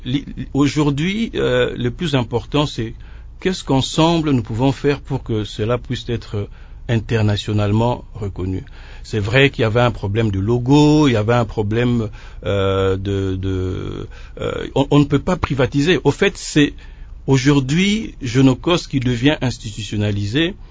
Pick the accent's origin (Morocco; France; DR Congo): DR Congo; Nous, en tant que Congolais